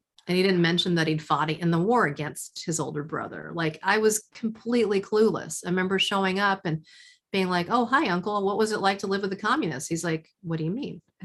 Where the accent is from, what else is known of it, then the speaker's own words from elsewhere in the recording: Kentucky, United States; I think there's something about me growing up in Kentucky, I couldn't possibly fit that box